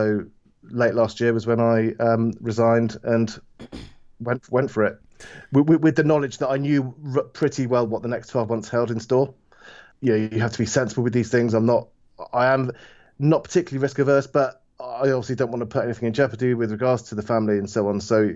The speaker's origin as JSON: {"language": "English", "town": "Bristol", "region": "South West England", "country": "United Kingdom", "tie": "born or raised there", "said": "probably more popular was the ones of my hometown, Bristol, in the UK."}